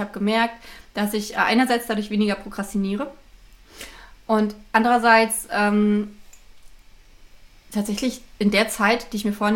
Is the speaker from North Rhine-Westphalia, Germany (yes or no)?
no; Berlin, Germany; Das Buch spielt 1984 in Berlin-Marzahn, wo ich aufgewachsen bin, interessanterweise.